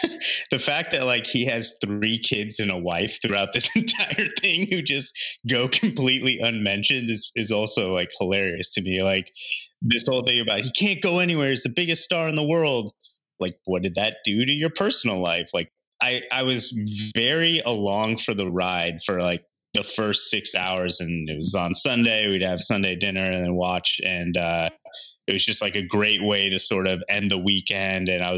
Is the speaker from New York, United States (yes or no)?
no; Seattle, Washington, United States; I would say almost disrespectfully briefly touches on my hometown Seattle Supersonics.